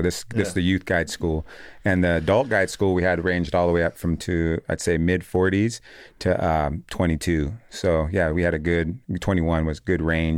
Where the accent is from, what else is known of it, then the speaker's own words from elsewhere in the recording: Hawaii, United States; I grew up in Hawaii, so we use a lot of currents, and even when I was a young age and you'd see people get caught in riptides